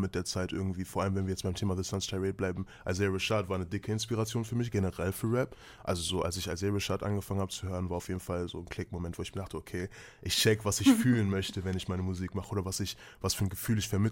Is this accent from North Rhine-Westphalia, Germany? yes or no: yes; Düsseldorf, North Rhine-Westphalia, Germany; ich bin 20 Jahre alt, ich komme aus Düsseldorf, ich bin Rapper.